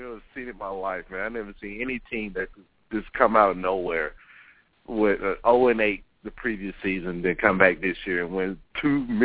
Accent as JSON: {"language": "English", "town": "Auburn", "region": "Alabama", "country": "United States", "tie": "born or raised there", "said": "I'm actually from Auburn, man. Born and raised there. But went to school at Alabama."}